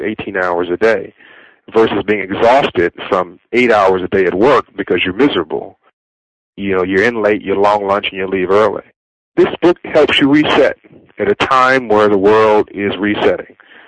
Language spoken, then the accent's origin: English; Compton, California, United States; born or raised there